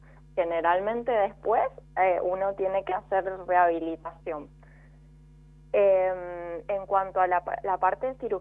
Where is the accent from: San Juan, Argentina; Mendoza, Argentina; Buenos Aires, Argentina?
Mendoza, Argentina; Rivadavia; Sí, soy de Rivadavia.